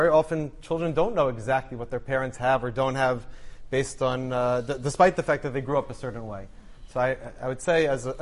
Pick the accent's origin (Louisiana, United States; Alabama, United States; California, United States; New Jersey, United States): New Jersey, United States; Bergenfield; I'm from Bergenfield, but we'll leave that for now.